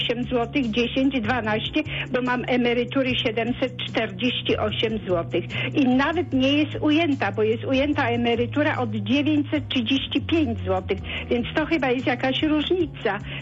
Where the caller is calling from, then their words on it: Września, Greater Poland Voivodeship, Poland; z Wrześni.